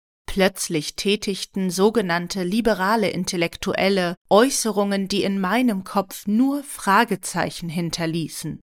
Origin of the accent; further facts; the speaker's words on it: Austria; Es gibt ja wenig, worauf man als Österreicher so stolz sein kann